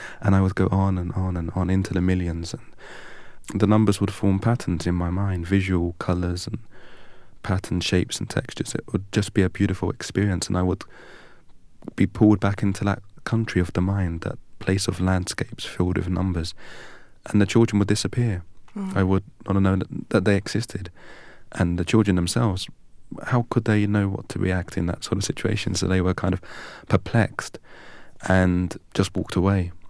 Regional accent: England, United Kingdom

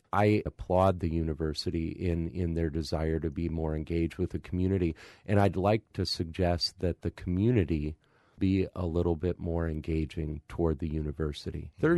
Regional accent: Eau Claire, Wisconsin, United States; It's them learning that I'm from Eau Claire and asking me what my thoughts are on this.

